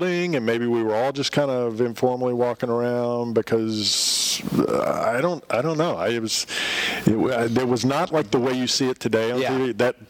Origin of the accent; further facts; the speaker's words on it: Princeton, West Virginia, United States; I grew up in West Virginia, and they would make the journey over from Charlottesville all the way over to Princeton, West Virginia, and they were sitting down in my living room